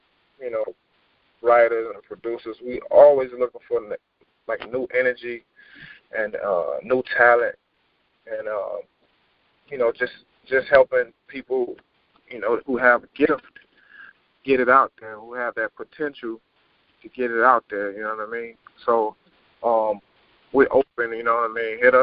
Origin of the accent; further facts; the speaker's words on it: Miami, Florida, United States; Like, we're both from Miami.